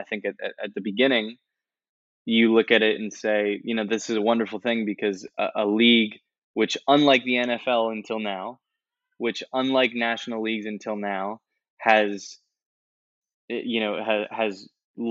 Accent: United States; my sort of opinion of it stems from the fact that obviously I am an American

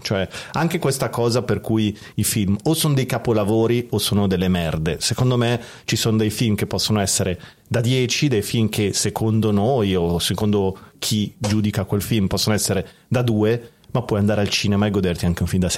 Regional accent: Milan, Lombardy, Italy; Però, ma io non ho accento. Beh, non, sì, si sente, non si sente che sono di Milano.

